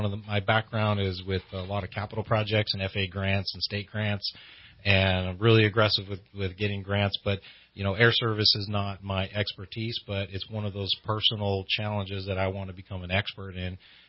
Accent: Humble, Texas, United States; I grew up in Houston area, greater Houston area, Humble. It's spelled Humble, but the H is silent, so it's Humble, Humble, Texas.

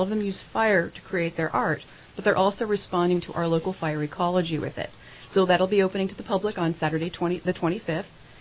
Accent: Santa Barbara, California, United States; born there; I was born in Santa Barbara

